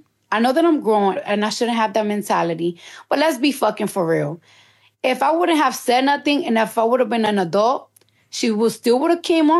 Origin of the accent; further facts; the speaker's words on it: Bronx, New York, United States; Bitch, I'm from the Bronx.